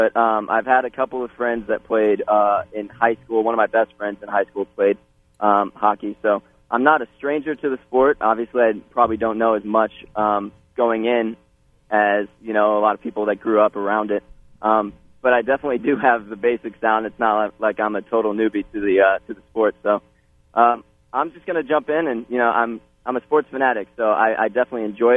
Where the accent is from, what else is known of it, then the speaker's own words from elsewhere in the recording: Indianapolis, Indiana, United States; I'm from Indianapolis, so you don't really hear about the smaller towns as much as it may seem.